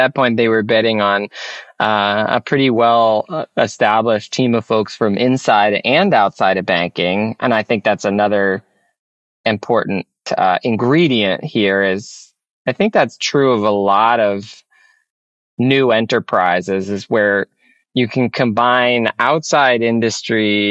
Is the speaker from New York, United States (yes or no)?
no; Brewster, Massachusetts, United States; So I grew up on Cape Cod and Brewster, a little town on Cape Cod Bay.